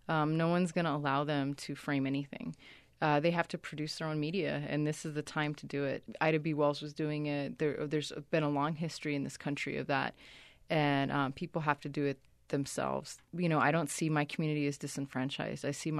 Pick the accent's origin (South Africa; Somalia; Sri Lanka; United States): Somalia; I'm from Somalia. And, you know, try Googling Somalia.